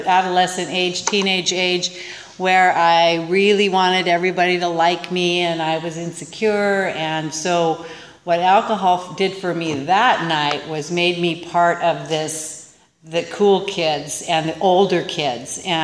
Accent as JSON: {"language": "English", "town": "San Luis Obispo", "region": "California", "country": "United States", "tie": "born there", "said": "I was born in San Luis Obispo to a really nice family."}